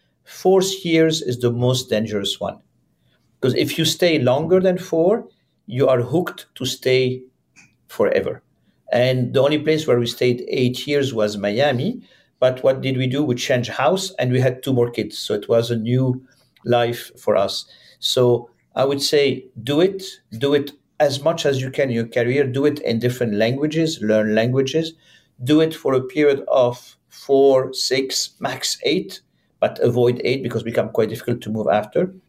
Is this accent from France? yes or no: yes; France; English is a second language; Of course, I'm French, as you can. It's a dominant one.